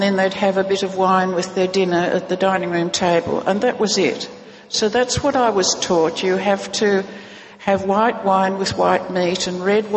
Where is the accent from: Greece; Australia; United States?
Australia; In 1980, I was coming over here as an Australian World Service delegate.